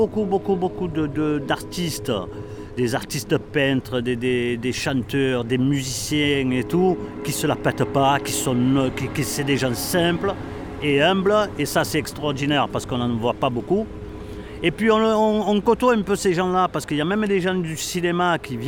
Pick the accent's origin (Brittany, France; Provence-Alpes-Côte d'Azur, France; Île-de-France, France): Provence-Alpes-Côte d'Azur, France; Marseille; Je suis né à La Cayolle. La Cayolle, c'est un endroit où, à l'époque, c'était les bidonvilles. Je suis resté là-bas, à La Cayolle, de 66, c'est-à-dire de ma naissance jusqu'à 73.